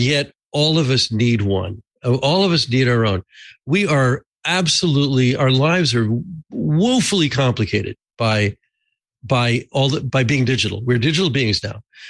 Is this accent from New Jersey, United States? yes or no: yes; New Jersey, United States; I'm from New Jersey. I'm sorry.